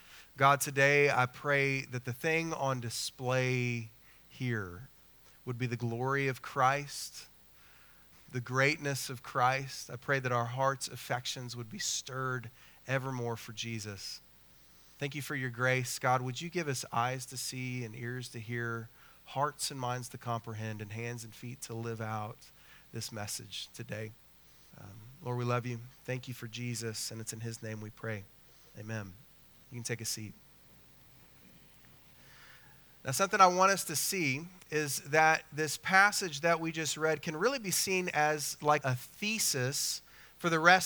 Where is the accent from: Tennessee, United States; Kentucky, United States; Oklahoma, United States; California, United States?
Oklahoma, United States; because I am from Oklahoma and my people are not known for their excellence with language.